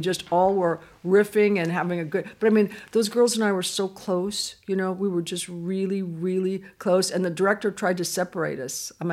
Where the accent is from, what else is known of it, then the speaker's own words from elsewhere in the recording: California, United States; My mom had my New York, because I'm from California, my New York number just scribbled next to him.